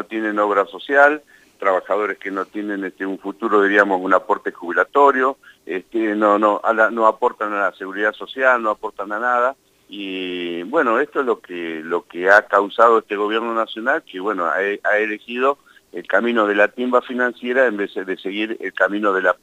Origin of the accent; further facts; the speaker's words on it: La Pampa, Argentina; lo podamos tener nosotros como pampeanos, como argentinos